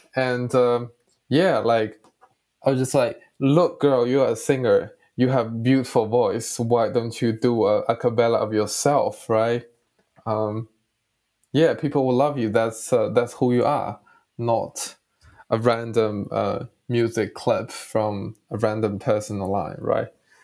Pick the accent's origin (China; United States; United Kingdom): China; now in Wellington, New Zealand; I live in Wellington, New Zealand, and I'm originally from China.